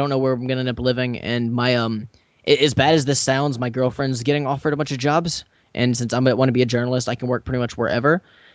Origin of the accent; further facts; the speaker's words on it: Texas, United States; because I grew up in South Texas